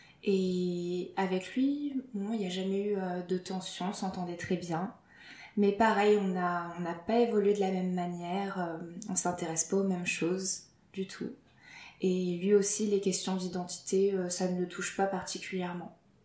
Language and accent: French; Lille, Hauts-de-France, France; born there; je suis française, je suis née à Lille.